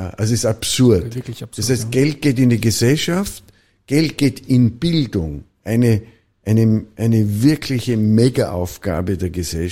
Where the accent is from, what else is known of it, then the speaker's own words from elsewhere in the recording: Vorarlberg, Austria; habe bei der Blasmusik in Vorarlberg, in einem Dorf in Nützeders, wo ich aufgewachsen bin, gespielt